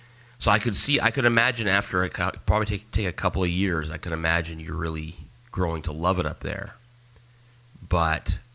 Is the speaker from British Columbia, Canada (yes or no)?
yes; Vancouver, British Columbia, Canada; moved away as an adult; now in Germany; Now, I also felt the same way, being, you know, born and raised in Vancouver and whatnot, and now that I've moved here to Germany, it's a little more rural